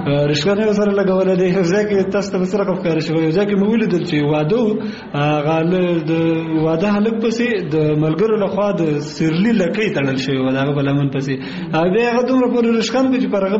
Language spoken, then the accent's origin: Pashto; Kunar, Afghanistan; زه اصلا د کونړ ولایت اوسیدونکی یم